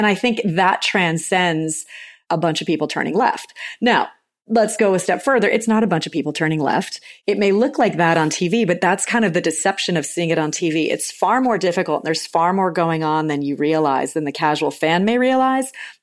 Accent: New England, United States; I grew up in New England, and I was aware of the Indy 500 because I started watching racing as a kid

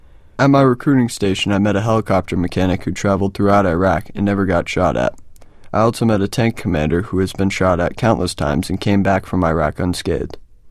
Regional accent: United States; I'm proud that I'm an American. I'm patriotic and glad to have the honor of serving my country in the Army.

